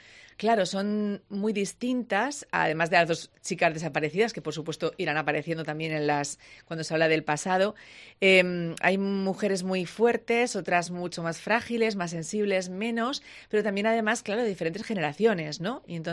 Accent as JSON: {"language": "Spanish", "town": "Zaragoza", "region": "Aragon", "country": "Spain", "moved": "yes", "lives_now": "Castellón, Spain", "said": "Yo soy de Zaragoza, me fui hace muchos años, vivo en Castellón. También quiero mucho a Castellón, pero mi ciudad siempre es Zaragoza"}